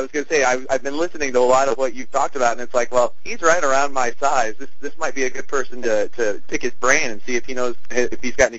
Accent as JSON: {"language": "English", "town": "Eugene", "region": "Oregon", "country": "United States", "said": "I'm from Eugene, Oregon, and I'm training for the Eugene Marathon"}